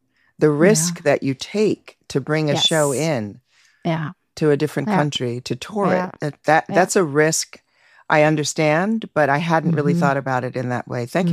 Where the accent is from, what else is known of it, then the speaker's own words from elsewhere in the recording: United States; as an American, I never would have caught that.